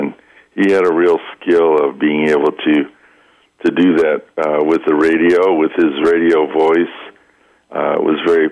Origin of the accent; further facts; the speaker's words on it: Chicago, Illinois, United States; And we're both like real Chicagoans. We talked about growing up in Chicago and all the experiences we had